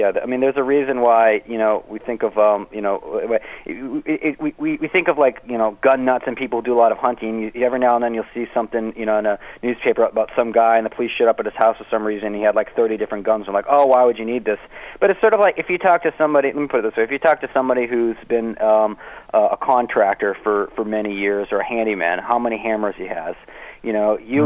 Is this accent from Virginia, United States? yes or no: yes; Virginia, United States; I've looked at the data for my home state of Virginia.